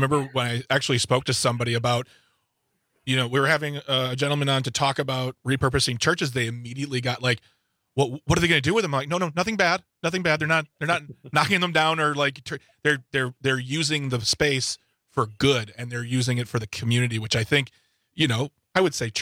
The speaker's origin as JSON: {"language": "English", "town": "Waukesha", "region": "Wisconsin", "country": "United States", "tie": "born or raised there", "said": "I know I grew up here in Waukesha"}